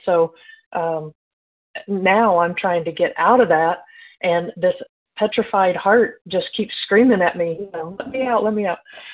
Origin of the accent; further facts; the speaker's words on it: Indiana, United States; I am from Indiana.